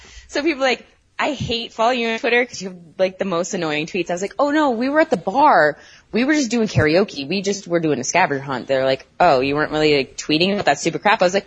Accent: Boston, Massachusetts, United States; also born or lived in Southern California; It was, I'm from Boston, so

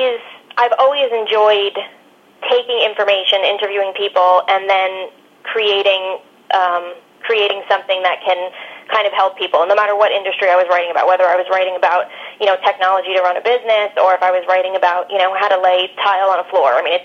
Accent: East Coast, United States; I'm from the East Coast, so I worked in New York City at the time

